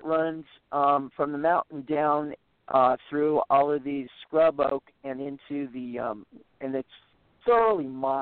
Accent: Scotland, United Kingdom; Anyway, I'm Scottish myself.

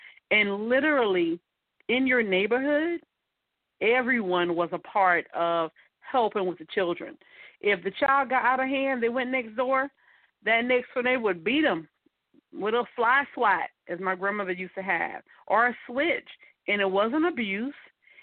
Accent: Mullins, South Carolina, United States; I started working with a few people back in my hometown. I did not live there at the time. However, I was about 2.5 hours away. And I would travel to South Carolina every other week

